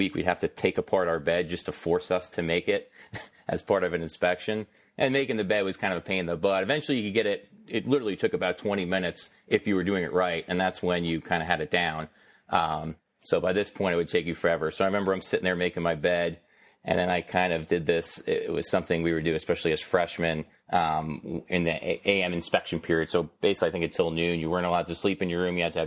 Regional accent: New York City, New York, United States; born and raised in New York City. I actually went to high school about 5 minutes from the Trade Center.

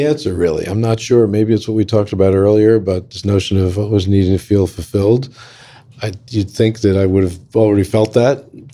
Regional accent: New York, United States; I grew up in New York, and I actually have season tickets to the Knicks right behind the Knick bench.

